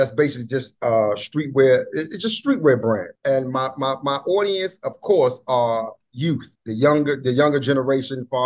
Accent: Washington, District of Columbia, United States; man. I'm from Washington, D.C., born and raised.

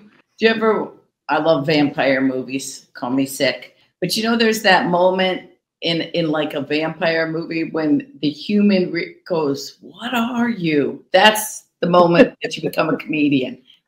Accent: Cleveland, Ohio, United States; Well, I'm from Cleveland, and I had went to college. My parents had moved to a place called the Quad Cities.

